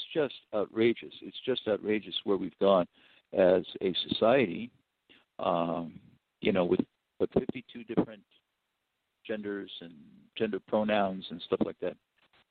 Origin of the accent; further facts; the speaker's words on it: California, United States; But anyway, I'm a California boy. I'm from California.